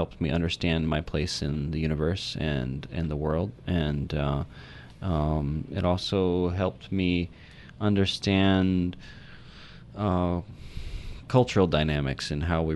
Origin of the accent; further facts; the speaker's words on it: Hillsdale, Michigan, United States; born there; I was born in Hillsdale, Michigan, actually, down south of Jackson, southern Michigan.